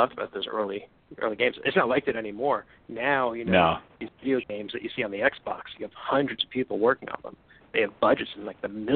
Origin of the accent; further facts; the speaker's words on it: New Jersey, United States; I'm from New Jersey, you know?